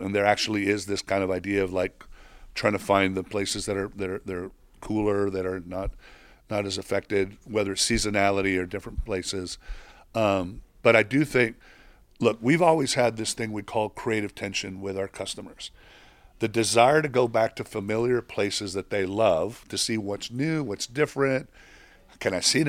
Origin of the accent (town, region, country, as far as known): Mexico; born or raised there